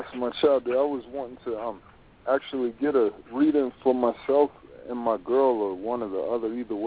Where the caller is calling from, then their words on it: Maryland, United States; I'm calling from Maryland.